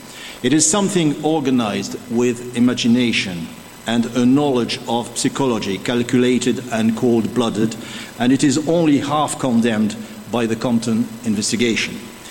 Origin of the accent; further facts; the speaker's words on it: France; accent: French; English is a second language; I hope you will forgive my French accent and my occasional Irish brogue.